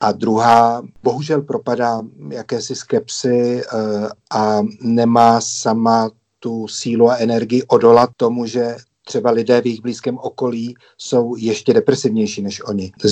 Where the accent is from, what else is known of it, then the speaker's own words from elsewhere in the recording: Sudetenland, Czechia; bych chtěl udělat nějakou knížku pro děti z mého dětství v Sudetech